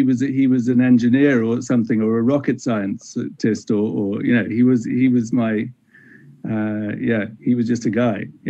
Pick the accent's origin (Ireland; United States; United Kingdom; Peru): Ireland; Well, I come from Ireland. I guess this is the job for me.